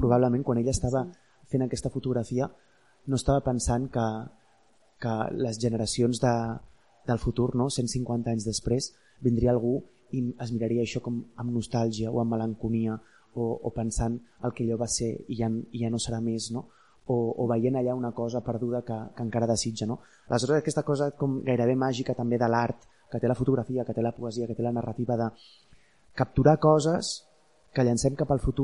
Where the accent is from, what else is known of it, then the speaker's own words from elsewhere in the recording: Barcelona, Catalonia, Spain; A la vegada com d'una melanconia a què estem condemnats gairebé com a barcelonins, no?